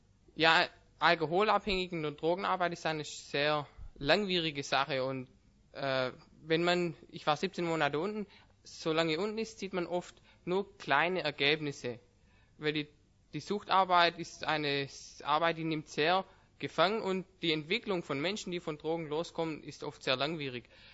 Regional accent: Baden-Württemberg, Germany; accent: Swabian; Jetzt muss ich mich erstmal anstrengen, Hochdeutsch zu reden. Ich rede gerne Schwäbisch

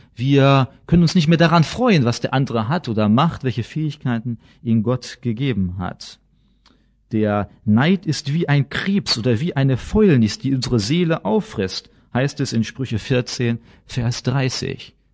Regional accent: Basel, Basel-Stadt, Switzerland; dass beispielsweise in Basel, da wo ich herkomme

